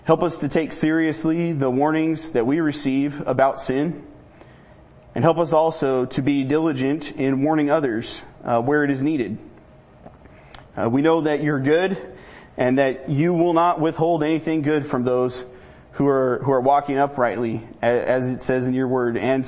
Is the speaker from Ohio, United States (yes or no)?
no; Pacific, Washington, United States; I'm responsible to go tell Pacific and greater King County, since it's my hometown and the area around it.